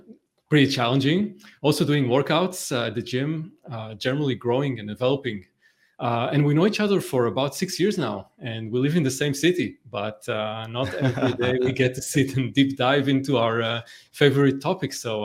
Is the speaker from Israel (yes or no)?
yes; Tel Aviv, Tel Aviv District, Israel; moved away as an adult; So I grew up in Tel Aviv, Israel, aka the startup nation.